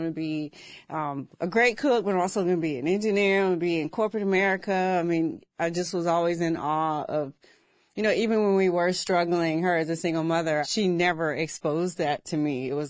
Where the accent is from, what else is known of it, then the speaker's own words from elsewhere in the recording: Durham, North Carolina, United States; Yeah, born and raised in Durham.